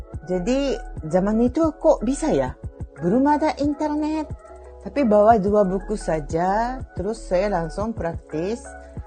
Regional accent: Japan; Indonesian is a second language; Tetangga saya orang Jepang juga.

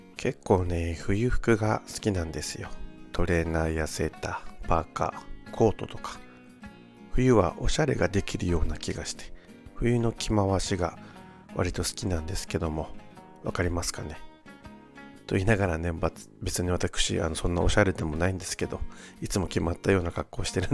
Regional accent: Okinawa, Japan; born there; now in Tokyo, Japan; この番組は沖縄生まれ東京在住40歳のおじさん芸が、

